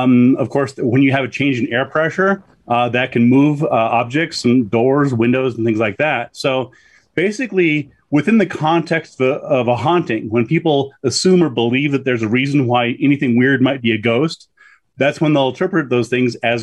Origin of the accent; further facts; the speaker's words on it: New Mexico, United States; I did a book on mysterious New Mexico, which is in my home state of New Mexico.